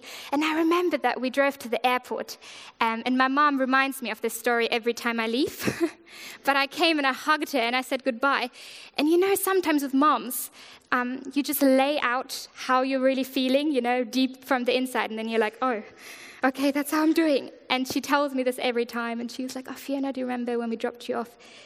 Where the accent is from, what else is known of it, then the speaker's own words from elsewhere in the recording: Germany; English is a second language; now in England, United Kingdom; I've been in England for 4 years now, but hence to my weird accent, I'm actually from Germany.